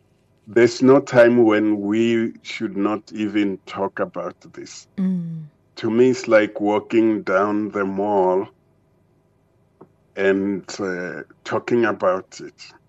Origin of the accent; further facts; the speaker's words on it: Tzaneen, Limpopo, South Africa; I grew up in Tzanin, and everybody around my father and where we were going, every father was going to Johannesburg